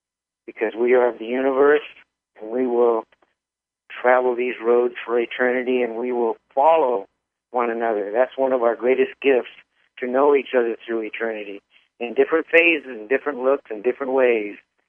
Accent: Requa, California, United States; That's on the reservation where I grew up, and I grew up on Requa Hill, and so I was a boy then, so I put that on me.

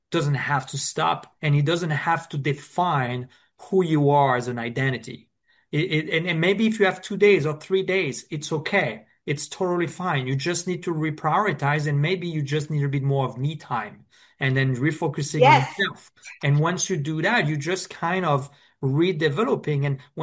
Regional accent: France; English is a second language; when I'm just a kid growing up in France

